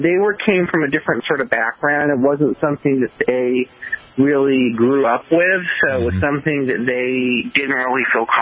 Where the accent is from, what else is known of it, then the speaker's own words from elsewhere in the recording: Quincy, Massachusetts, United States; also born or lived in Wrentham / Attleboro; I grew up actually in a couple different places because my parents moved around a little bit. So I was in the Wrentham area, then Attleboro area, then the Quincy area.